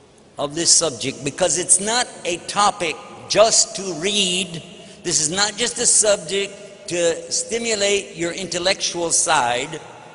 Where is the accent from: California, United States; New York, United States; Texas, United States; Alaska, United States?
Texas, United States; I'm from Texas, you know what I mean?